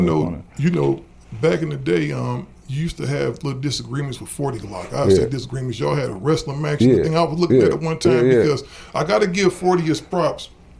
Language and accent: English; Cleveland, Ohio, United States; Oh, shout out to her. That's my hometown right there.